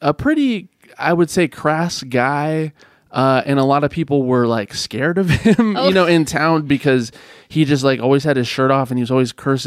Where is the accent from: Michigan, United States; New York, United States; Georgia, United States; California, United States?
California, United States; Healdsburg; also born or lived in Fresno; Yeah, I grew up in Healdsburg.